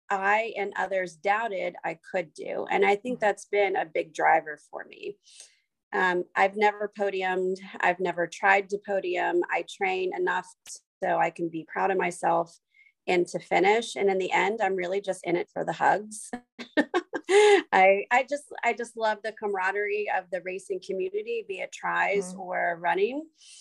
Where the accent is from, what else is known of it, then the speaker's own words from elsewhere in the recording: Florida, United States; So I, growing up in Florida, you could swim before you could walk.